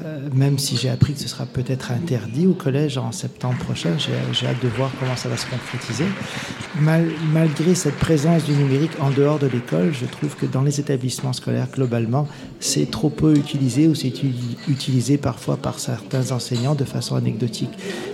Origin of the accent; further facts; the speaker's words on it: Montreal, Quebec, Canada; qui vient de là où je viens, de Montréal